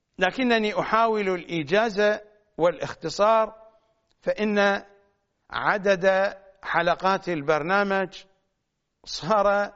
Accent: Najaf, Najaf Governorate, Iraq; المحققون كثيرون عندنا في النجف

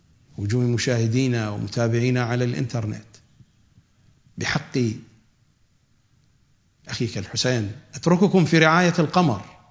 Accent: Iraq; accent: Iraqi colloquial; الزخرف كما نقول في لهجتنا العراقية الدارجة زرق ورق

